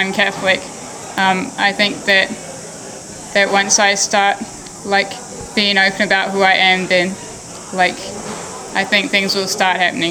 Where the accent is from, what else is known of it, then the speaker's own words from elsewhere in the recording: Whangarei, Northland, New Zealand; born there; now in Auckland, New Zealand; I live in Auckland and I was born in Whangarei, and I'm with Rainbow Youth.